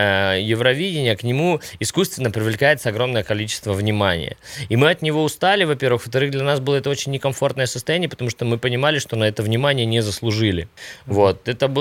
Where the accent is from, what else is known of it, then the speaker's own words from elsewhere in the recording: Poltava, Poltava Oblast, Ukraine; Если вы приехали в Украину и прокатились по моему родному городу в Полтаве